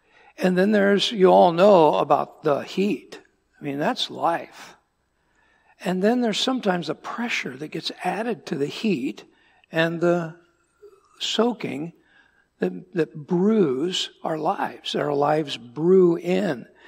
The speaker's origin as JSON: {"language": "English", "region": "Arizona", "country": "United States", "also_born_or_lived": "Wisconsin", "said": "I hail from Arizona, and so the weather is just delightful."}